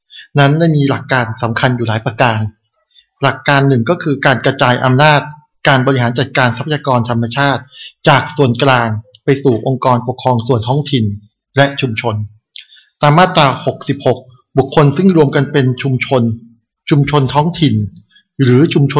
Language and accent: Thai; Southern Thailand, Thailand; จริงๆพูดใต้ได้นะครับผมคนใต้